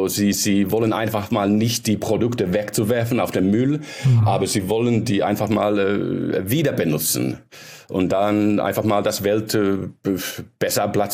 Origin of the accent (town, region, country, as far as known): Finland; German is a second language